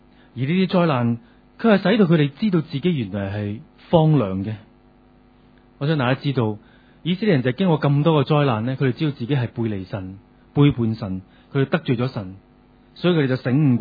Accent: Hong Kong; 就好似我哋唐人，即系我哋人，即系我哋香港人啦，农历新年咁样吓。

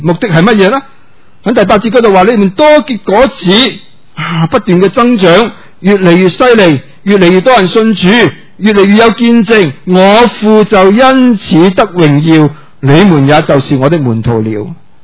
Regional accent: Hong Kong; 即是我們香港人哪懂耕田

